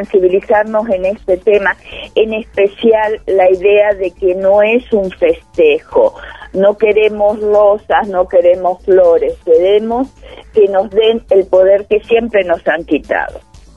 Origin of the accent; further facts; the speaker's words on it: Argentina; born there; moved away; en el país donde yo nací, en Argentina. Acá son 7.